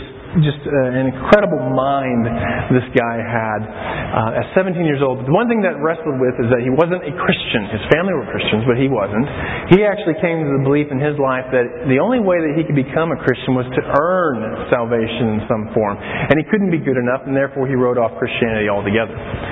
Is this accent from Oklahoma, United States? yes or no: yes; Oklahoma, United States; accent: Southern twang; I'm a Southern boy, born and raised in Oklahoma. And so when I speak, I might speak a little bit fast with a little bit of twang.